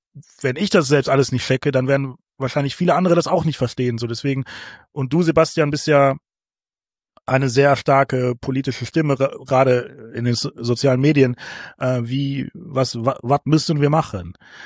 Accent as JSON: {"language": "German", "region": "North Rhine-Westphalia", "country": "Germany", "said": "Meine Eltern sind so ein ganz klassischer, wir wählen SPD, weil wir kommen aus dem Pott-Haushalt und that's it."}